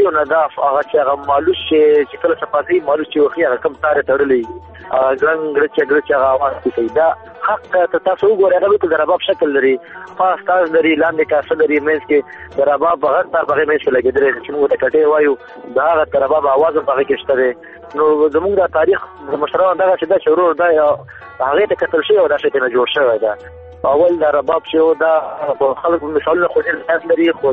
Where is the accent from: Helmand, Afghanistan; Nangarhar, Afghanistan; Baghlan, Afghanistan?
Baghlan, Afghanistan; now in Kabul, Afghanistan; زه د بغلان د ولایت یم. بغلان عمر 30 کال دی او ژوند په اوره په کابل کې کومه